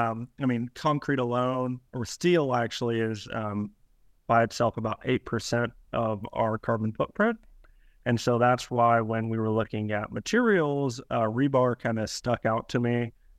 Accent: Texas, United States; I grew up in Texas.

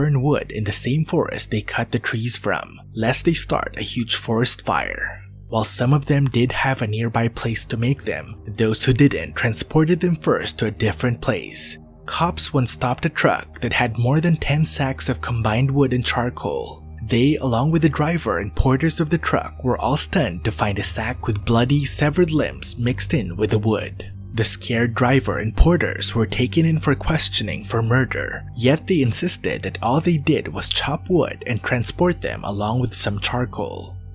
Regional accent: Philippines; something about a rumor that went on in my hometown in the Philippines.

